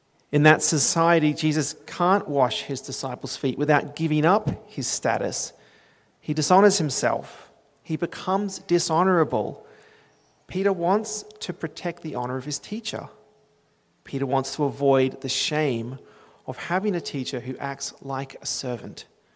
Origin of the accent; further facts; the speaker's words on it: Gold Coast, Queensland, Australia; As a boy growing up on the Gold Coast, I remember that children would have said at church, Pastor Gregory, Pastor O'Connor.